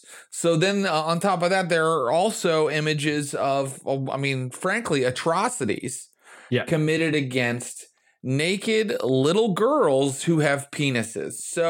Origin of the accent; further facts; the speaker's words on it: West Virginia, United States; So I was Pentecostal too, from West Virginia.